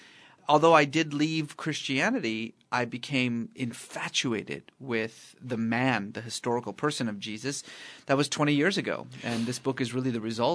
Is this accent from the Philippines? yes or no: no; Iran; Well, I grew up in Iran to what I like to sometimes refer to as a mixed family of lukewarm Muslims and exuberant atheists.